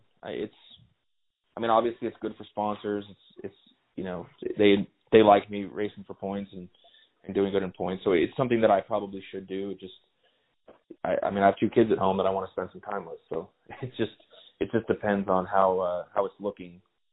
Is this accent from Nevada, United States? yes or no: yes; Las Vegas, Nevada, United States; I mean, I'm from Vegas where it's hot.